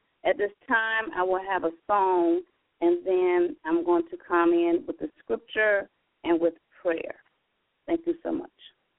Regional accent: Georgia, United States; I'm from Georgia, and I am with Kingdom Builders Ministry

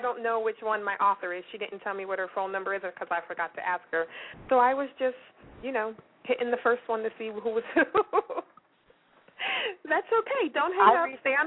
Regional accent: Massachusetts, United States; Massachusetts.

